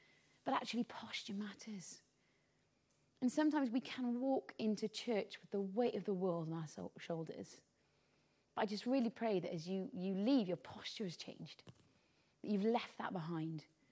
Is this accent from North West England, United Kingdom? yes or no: no; Wales, United Kingdom; You know, it says an Englishman's castle is home, but we're Welsh, so, you know, we should be feeling better about that.